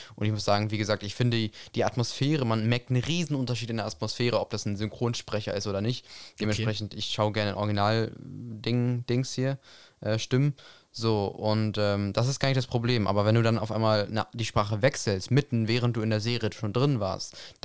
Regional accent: Netherlands; ich bin ja auch Holländer, Niederländer, wie man es nennen möchte

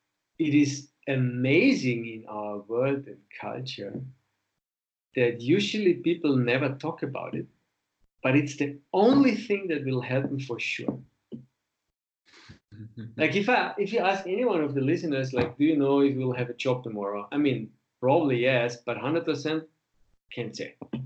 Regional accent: Austria; English is a second language; I'm originally from Austria, right? I grew up in the middle of the mountains in southern Austria, had a very peaceful childhood, and then went to agricultural high school, went to the army in Austria, and then business university.

